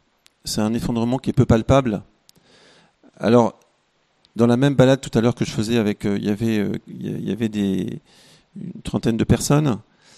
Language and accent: French; Pays de la Loire, France; chez nous, en Anjou, là où il y a les meilleurs vins